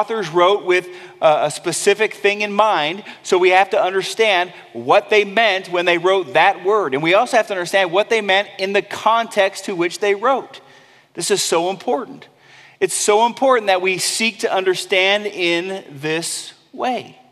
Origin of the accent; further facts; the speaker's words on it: California, United States; Had a friend growing up in California. We lived on the same street for several years.